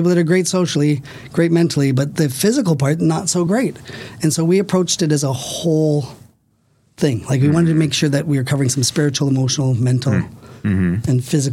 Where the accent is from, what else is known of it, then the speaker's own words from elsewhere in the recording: Toronto, Ontario, Canada; now in Milwaukee, United States; I mean, I grew up in Canada, in Toronto, in a large city.